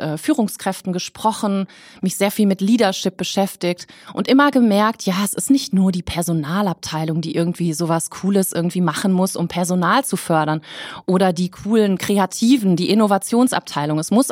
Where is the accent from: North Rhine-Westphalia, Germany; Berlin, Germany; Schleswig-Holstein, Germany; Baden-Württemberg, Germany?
North Rhine-Westphalia, Germany; Mülheim an der Ruhr; Ich komme aus Mülheim an der Ruhr.